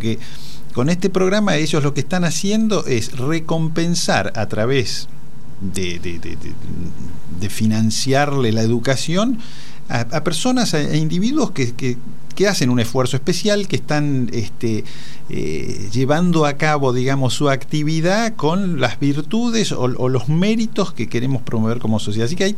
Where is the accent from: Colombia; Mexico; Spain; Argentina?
Argentina; la Universidad de San Andrés es un proyecto que como argentino te hace sentir orgulloso